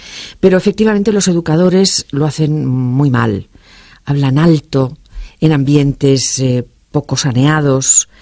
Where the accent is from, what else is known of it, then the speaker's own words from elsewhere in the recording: Basque Country, Spain; yo como soy vasca, mi casa era abuelo y abuela, pero hoy sería pues aitite o algo parecido